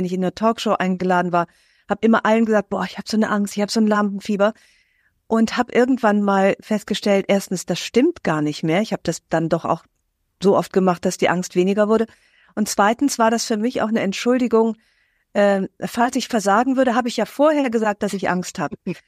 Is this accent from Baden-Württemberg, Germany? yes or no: no; Aachen, North Rhine-Westphalia, Germany; Ich wollte nie aus meiner Heimatstadt Aachen weg.